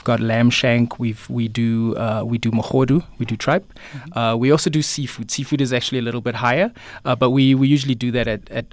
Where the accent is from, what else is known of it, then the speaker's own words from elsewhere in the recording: Paarl, Western Cape, South Africa; But I come from Paarl in the Western Cape, and pretty much everybody has a poiki pot.